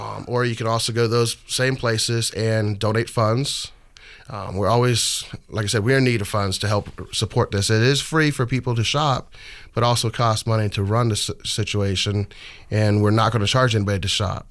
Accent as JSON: {"language": "English", "town": "Virginia Beach", "region": "Virginia", "country": "United States", "moved": "yes", "lives_now": "Portland, United States", "said": "Well, I'm from Virginia Beach, Virginia. I moved out here in 2002, October 2002. I got tired of the East Coast and wanted to come to the West Coast"}